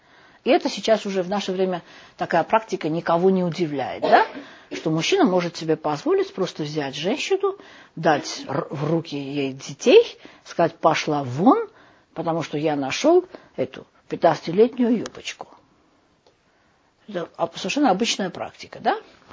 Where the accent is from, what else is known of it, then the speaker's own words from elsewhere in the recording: Armenia; скажем, из страны, из которой я сама, я из Армении.